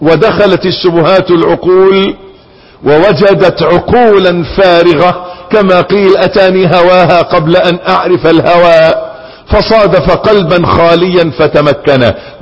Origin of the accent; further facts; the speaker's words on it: Egypt; أن عندنا في مصر، أسأل أن يحفظ بلاد